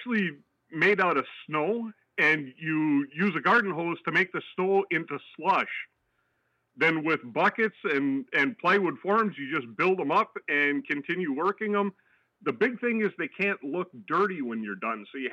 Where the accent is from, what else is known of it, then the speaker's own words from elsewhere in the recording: Norway, Michigan, United States; I'm a native Youper. I'm originally from Norway, so